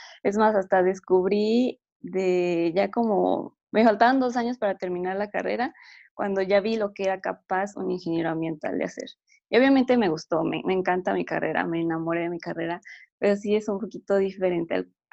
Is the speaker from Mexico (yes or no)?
yes; Hidalgo, Mexico; also born or lived in Sinaloa / Puebla; soy de la ciudad de, bueno, nací en Sinaloa, pero mis papás son de Hidalgo, entonces he vivido en Hidalgo casi toda mi vida, y estudié en Puebla, se he andado como de lugar en lugar.